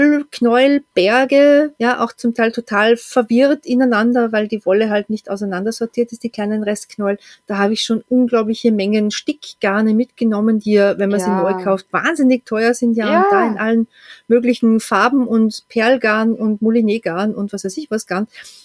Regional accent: Austria; Bei uns in Österreich

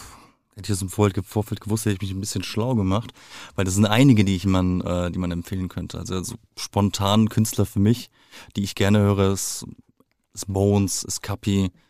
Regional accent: Simmern, Rhineland-Palatinate, Germany; born there; Geboren bin ich da nicht, nein. Geboren bin ich in Simmern im Hunsrück, also noch so 80 Kilometer von Saulheim entfernt, Richtung Koblenz von hier gesehen.

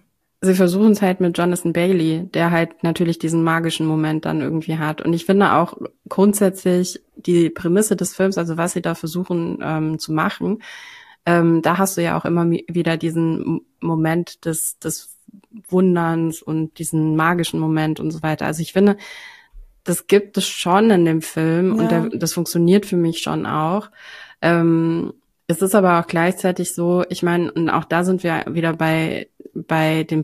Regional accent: Frankfurt, Hesse, Germany; Ich meine, ich komme ja aus Frankfurt

